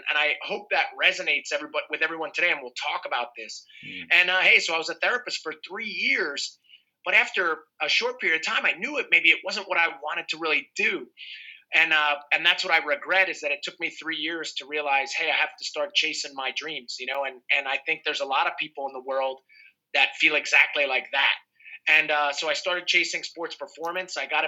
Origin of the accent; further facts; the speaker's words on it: New York, United States; born there; Well, I was born outside of New York City, and I played all sports growing up.